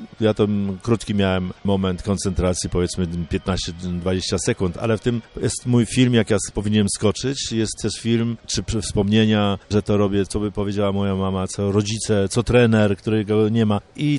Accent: Vilnius County, Lithuania; accent: Vilnius; now in Poland; Ja pochodzę spod Wilna, także te problemy moje w kraju, bo jak jeszcze raz powiedziałem, jak przyjechałem spod Wilna Polak, bo moja rodzina była z Polski cała, a na mnie mówiono Rusek, no to wiadomo, bo ten akcent, nie wiadomo, wileński na początku.

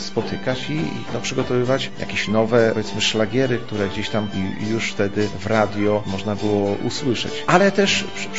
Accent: Lublin, Lublin Voivodeship, Poland; Ja pochodzę z Lublina, ale moja mama się urodziła w dawnym województwie zamojskim, we wsi Borówek, to jest koło Żółkiewki.

